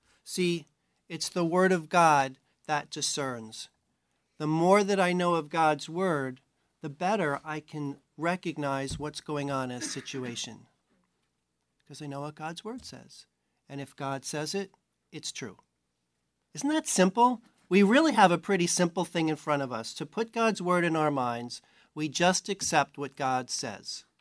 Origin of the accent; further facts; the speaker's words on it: New York, United States; Now I'm from New York.